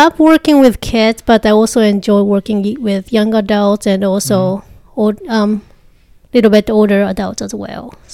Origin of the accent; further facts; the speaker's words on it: Japan; English is a second language; now in United States; I'm originally from Japan, and one of the reasons why I came to America was because I wanted to serve people who were international backgrounds